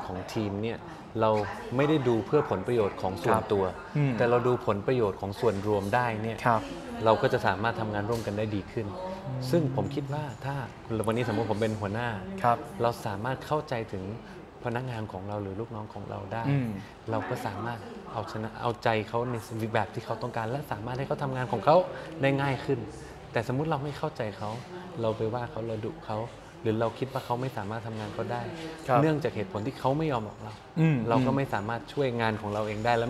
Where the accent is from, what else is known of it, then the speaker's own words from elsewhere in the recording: Bangkok, Thailand; now in Pattaya, Thailand; 8ปีแล้วโตมาที่กรุงเทพโตที่กรุงเทพ